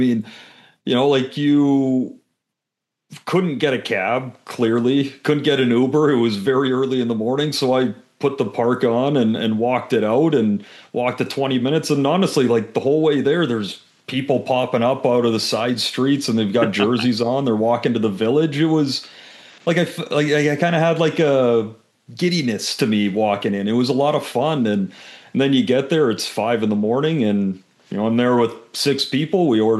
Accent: Canada; as a Canadian

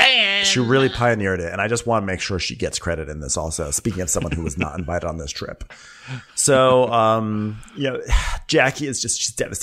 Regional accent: United Kingdom; I'm British

